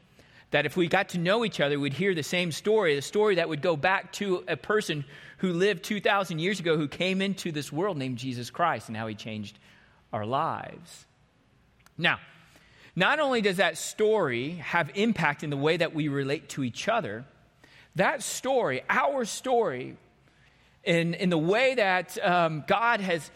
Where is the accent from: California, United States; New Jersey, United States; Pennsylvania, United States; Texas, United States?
Texas, United States; even though I grew up in Texas, they grew up in Western Massachusetts